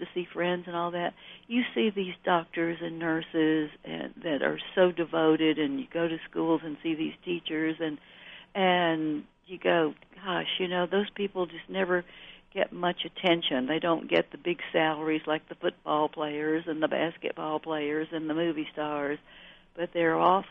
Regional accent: Alabama, United States; when I was a child growing up in Alabama

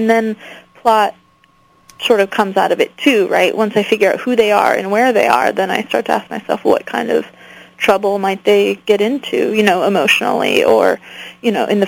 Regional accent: United States; I mean, a lot of them are written after the rumors and the gossip I heard growing up in the Mojave Desert

